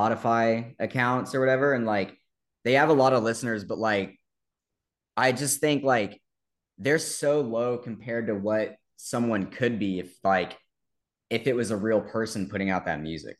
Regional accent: Athens, Georgia, United States; I grew up in Athens until I was 21 years old, and like I'm 23 now, and literally it's a cool town.

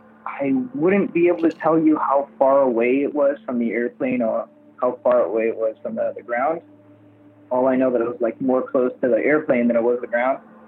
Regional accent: Miami, Florida, United States; I'm from Miami, Florida.

